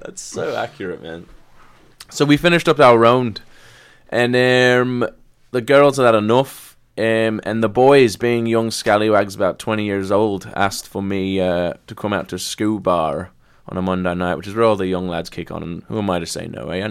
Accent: Australia; I'm Australian, so I don't have to fucking care or know, motherfucker.

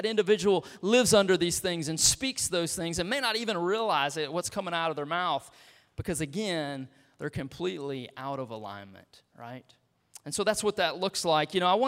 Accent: Beaumont, Texas, United States; also born or lived in Fresno, California; I was born in Fresno, California. But as soon as I was released from the hospital, my parents from Beaumont, Texas, were there in Fresno to pick me up at the hospital, and we got on a plane and headed to Texas.

